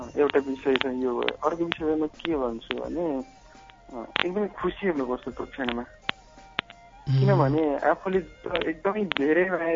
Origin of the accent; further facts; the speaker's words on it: Parbatipur, Bagmati, Nepal; मेरो घर चाहिँ पार्वतीपुर हो